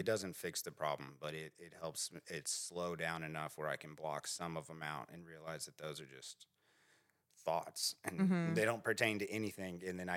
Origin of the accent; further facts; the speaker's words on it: Edmond, Oklahoma, United States; I'm from Edmond.